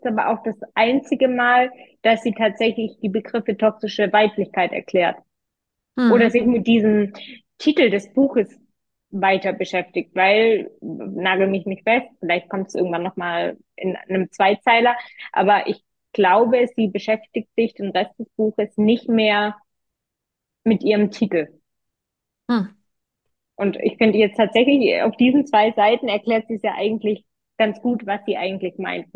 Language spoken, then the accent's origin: German; Stuttgart, Baden-Württemberg, Germany; Also ich bin jetzt auch nicht in Armut aufgewachsen und schön irgendwie im Stuttgarter Stadtrand so irgendwie, das war nett.